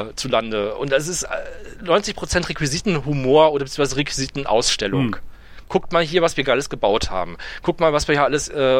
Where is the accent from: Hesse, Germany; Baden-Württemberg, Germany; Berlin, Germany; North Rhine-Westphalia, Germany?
Berlin, Germany; Das kenne ich aus meiner Kindheit in Neukölln.